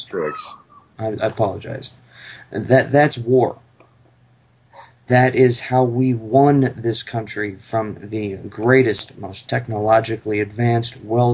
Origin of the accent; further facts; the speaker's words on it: Illinois, United States; Yeah, I am from the People's Republic of Illinois, but I am... supposed to be somewhere south of the Mason-Dixon.